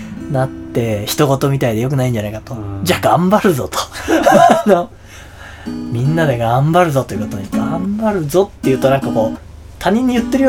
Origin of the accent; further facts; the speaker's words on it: Gunma, Japan; 僕は故郷の群馬帰って、で、地元の友人と飲みに行ったんですよ。